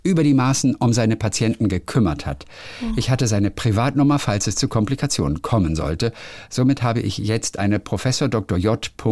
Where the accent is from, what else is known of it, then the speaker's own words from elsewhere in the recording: Hamburg, Germany; born there; now in Bönningstedt, Germany; 54 Jahre alt, geboren in Hamburg, lebe aber jetzt im Exil in Schleswig-Holstein, genau in Bönningstedt. Das liegt nur wenige Kilometer an der Stadtgrenze zu Hamburg.